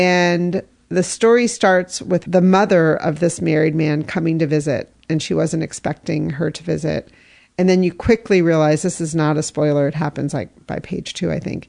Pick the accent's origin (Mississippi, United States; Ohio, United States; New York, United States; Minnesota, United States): Ohio, United States; Yellow Springs; Antioch Review, which is a literary journal that's put out by Antioch College, which is located in my hometown of Yellow Springs.